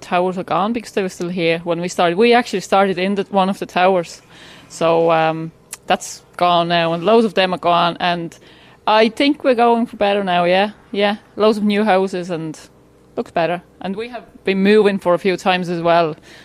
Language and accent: English; Estonia; English is a second language; now in Dublin, Ireland; No, I'm not. No, I'm originally from Estonia.